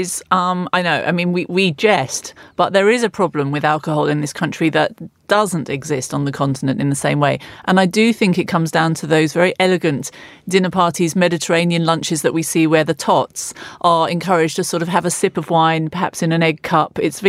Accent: United Kingdom; My grooming as a Brit

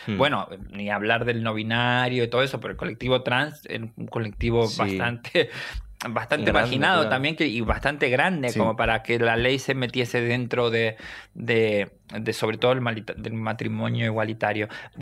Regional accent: Rosario, Santa Fe, Argentina; born there; Y yo nací en Rosario. Y mis padres no son ni de Rosario. O sea, mis padres, uno era de Santiago del Estero, mi madre, y mi padre era de Entre Ríos. O sea, provinciana.

